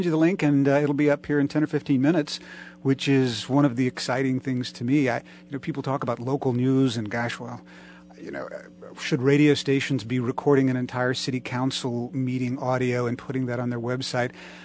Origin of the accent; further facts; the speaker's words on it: Kennett, Missouri, United States; was in Kennett, Missouri, which is my hometown